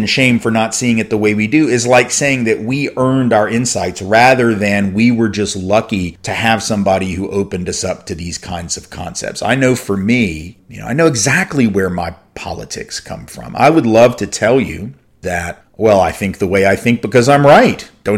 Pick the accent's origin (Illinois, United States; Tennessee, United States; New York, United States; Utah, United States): Tennessee, United States; Nashville; childhood education program at a historically black college on the other side of town from where I grew up in Nashville.